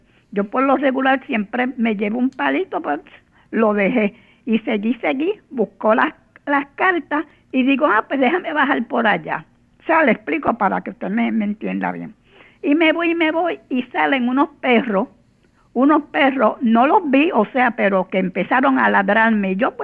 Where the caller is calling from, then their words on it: Carolina, Puerto Rico; Yo vivo aquí en Carolina.